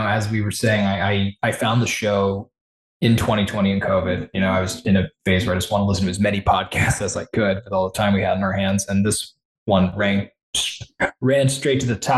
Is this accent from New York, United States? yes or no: yes; Brooklyn, New York, United States; It was set in Brooklyn where I grew up. I'm from Brooklyn, New York.